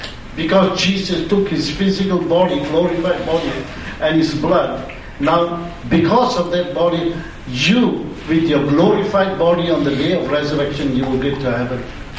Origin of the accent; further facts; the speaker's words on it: Australia; you as an Australian citizen, you go there, if anything goes wrong, anything that you want to inquire or take assurance of security, you go to an Australian embassy, isn't it? Because there's an ambassador representing my country.